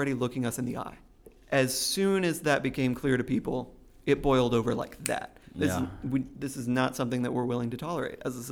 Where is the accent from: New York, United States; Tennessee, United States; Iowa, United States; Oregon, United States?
Tennessee, United States; Chattanooga; I'm from Chattanooga. I grew up, well, I was born in Franklin County, came here, started school on Signal Mountain through middle school